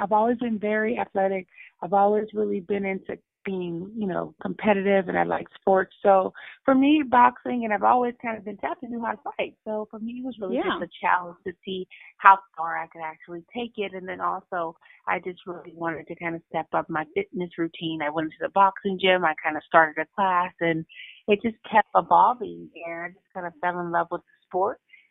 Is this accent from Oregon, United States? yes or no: no; California, United States; I'm from the Bay Area, and I've been blessed to have a lot of support and a lot of people that come off to support me at home.